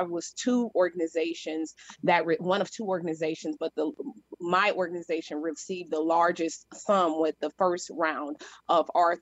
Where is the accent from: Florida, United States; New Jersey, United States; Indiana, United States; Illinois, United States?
Illinois, United States; Chicago; also born or lived in Decatur; But I'm born and raised in Chicago. I spent half of my time in Decatur and half of my time in Chicago.